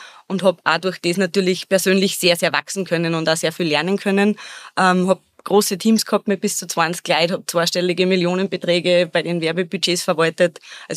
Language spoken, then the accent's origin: German; Ebensee, Upper Austria, Austria; Ich bin eben aus Ebensee, Bezirk Gmunden im Salzkammergut